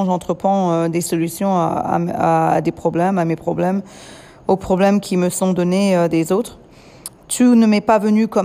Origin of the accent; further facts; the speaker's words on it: France; now in United States; mon français cassé ou mal exprimé, cela fait quand même 21 ans que j'ai quitté la France et que je me suis baignée dans la culture américaine, mais aussi sans nécessairement continuer ma propre langue maternelle.